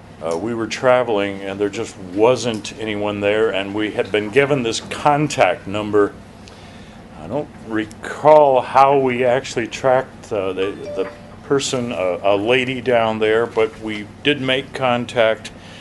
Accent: South Dakota, United States; we're from South Dakota, where we live and where I routinely serve

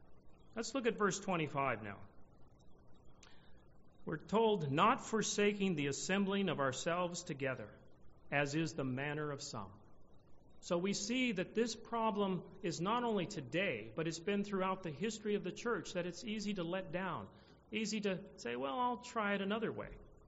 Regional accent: Pasadena, California, United States; I grew up in California in a big city, Pasadena, California.

